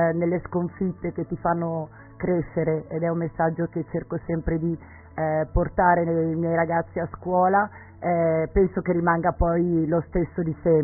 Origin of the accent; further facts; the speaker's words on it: Milan, Lombardy, Italy; Sono partita dalla gavetta, allora sono partita da un quartiere di Milano che non è tanto lontano da dove si trova la radio, eravamo delle ragazzine